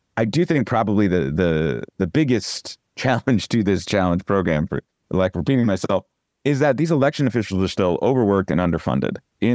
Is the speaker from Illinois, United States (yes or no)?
no; New Jersey, United States; granted, I am from New Jersey and a proud, proud and loud New Jerseyan